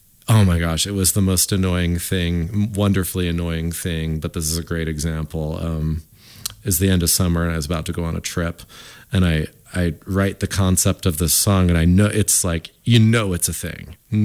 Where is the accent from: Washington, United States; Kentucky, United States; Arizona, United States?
Washington, United States; I named the band obviously off of the … because we're from Central Washington and even in Spokane area.